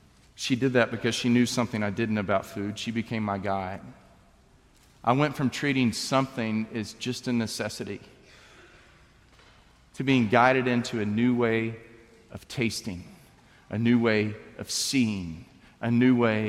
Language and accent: English; Wichita Falls, Texas, United States; You see, I grew up in Wichita Falls, Texas, where you eat to live, you don't live to eat.